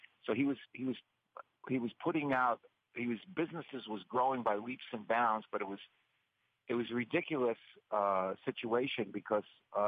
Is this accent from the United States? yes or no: yes; Bronx, New York, United States; I'm from the Bronx, and he's from Queens. I kind of saw him as a fellow goofy bridge and tunnel guy